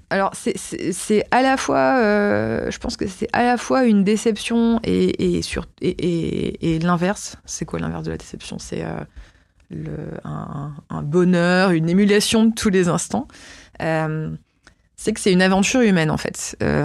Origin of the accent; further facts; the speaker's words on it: Marseille, Provence-Alpes-Côte d'Azur, France; Enfin, moi, je suis marseillaise à la base.